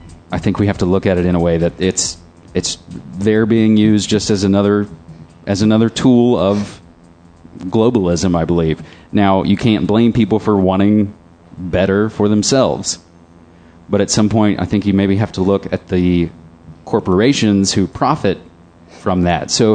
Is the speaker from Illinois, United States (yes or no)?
no; West Virginia, United States; The Greenbrier facility was in my home state of West Virginia.